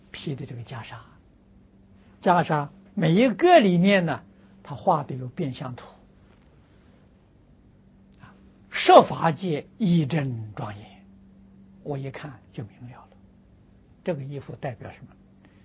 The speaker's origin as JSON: {"language": "Chinese", "country": "China", "said": "那我们今天外国人讲的磁场啊，我们中国人讲的气象啊"}